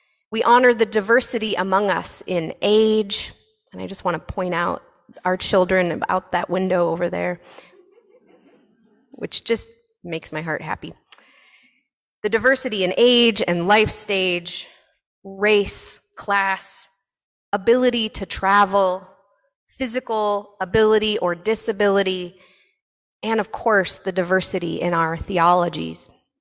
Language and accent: English; Texas, United States; also born or lived in Memphis, Tennessee; I grew up relatively near the Trinity River in Texas. I spent a few years enjoying the mighty Mississippi in Memphis, Tennessee.